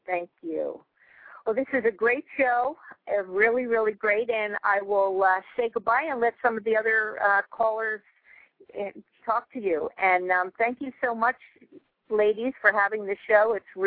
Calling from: Puerto Vallarta, Jalisco, Mexico; I'm calling from Puerto Vallarta, Mexico.

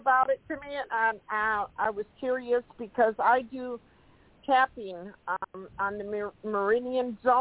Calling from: Michigan, United States; I'm calling you from Michigan.

